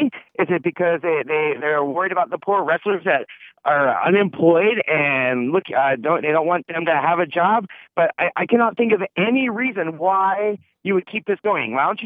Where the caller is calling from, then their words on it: Las Vegas, Nevada, United States; in Las Vegas.